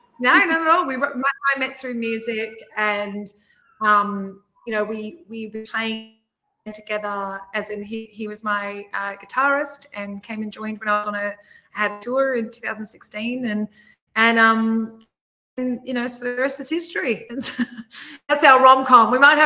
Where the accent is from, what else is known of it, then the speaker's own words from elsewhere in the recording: Australia; you do as an Australian, you know, if you grew up a little bit out of the city